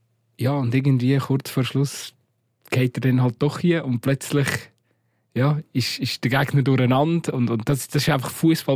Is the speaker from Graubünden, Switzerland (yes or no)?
no; Lucerne, Switzerland; als Luzerner würde es mich natürlich anschiessen